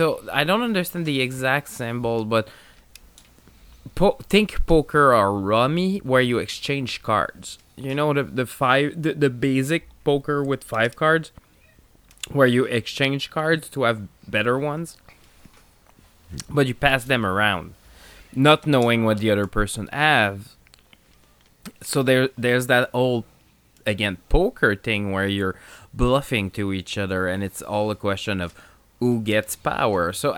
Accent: United States; because I'm so American

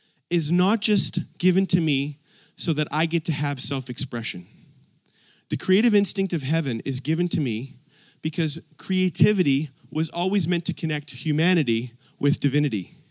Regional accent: Canada; some of them were from China, and I was from Canada

